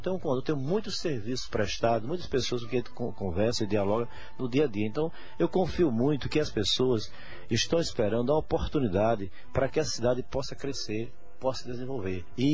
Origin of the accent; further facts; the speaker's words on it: Guarabira, Paraíba, Brazil; Eu vim de Guarabira, de bicicleta e a peste, né, em Guarabira, zona rural.